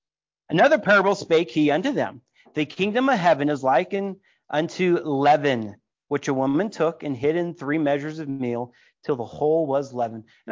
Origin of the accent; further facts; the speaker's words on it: California, United States; I've seen some wild mustard out in the field. I grew up in Central Valley.